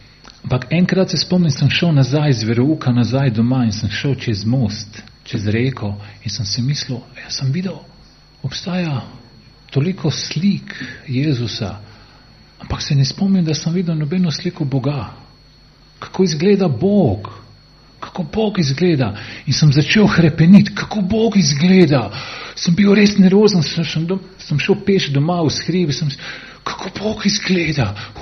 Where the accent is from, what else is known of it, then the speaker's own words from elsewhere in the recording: Solin, Split-Dalmatia County, Croatia; Spomnim, ko sem bil otrok v Splitu v Solinu, smo živeli pri stari mamici in dedu